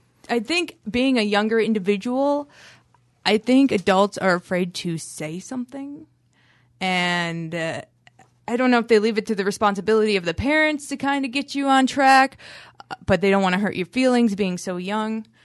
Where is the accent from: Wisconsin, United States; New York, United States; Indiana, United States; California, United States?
Wisconsin, United States; So I was raised on Wisconsin food, deep fried cheese curds, soda.